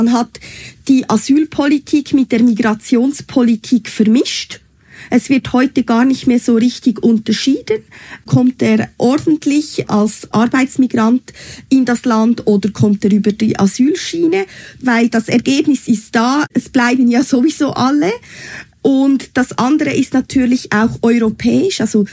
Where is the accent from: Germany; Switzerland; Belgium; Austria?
Switzerland; Also bei uns in der Schweiz kann man eben über diese Personenfreizügigkeit in die Schweiz kommen.